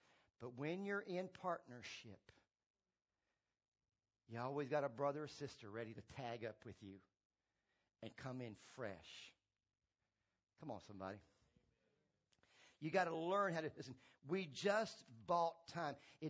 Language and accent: English; Tennessee, United States; one of the keys we used to do when I grew up in Tennessee is my dad and my brother loved to watch wrestling.